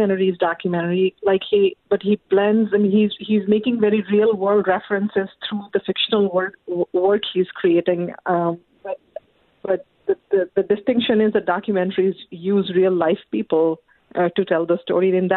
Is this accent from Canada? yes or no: no; New Delhi, Delhi, India; now in Rochester, United States; This is my fifth year of being in Rochester. I'm from New Delhi.